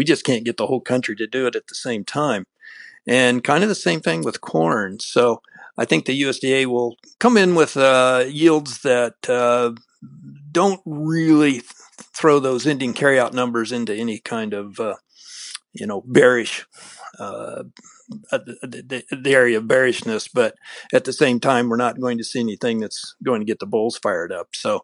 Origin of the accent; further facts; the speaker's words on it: Omaha, Nebraska, United States; I'm originally from the Omaha area, and so I've been making this trip out and back two or three times a year for the last 44 years.